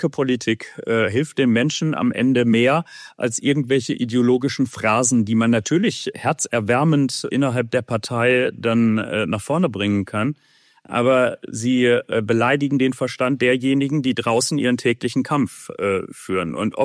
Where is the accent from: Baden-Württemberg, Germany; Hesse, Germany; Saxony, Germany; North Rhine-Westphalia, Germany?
North Rhine-Westphalia, Germany; Hamm; ich bin mit Haut und Haaren Oberbürgermeister meiner Heimatstadt Hamm.